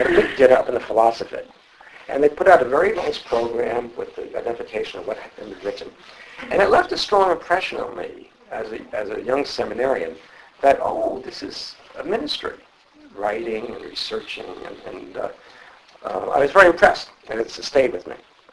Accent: New York, United States; accent: New York; I'm a New York Province Jesuit, which you can probably recognize by my accent.

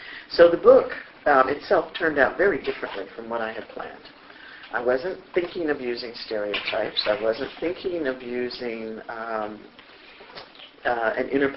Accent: the South, United States; that's not unusual, I think, for black kids of my generation growing up in the South, and it was still the segregated South in many ways

